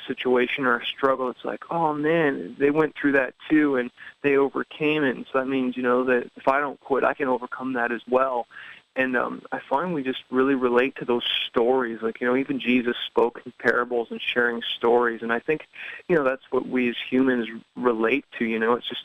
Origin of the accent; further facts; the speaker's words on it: Pickering, Ontario, Canada; I grew up in Pickering, Ontario, which is just outside of Toronto.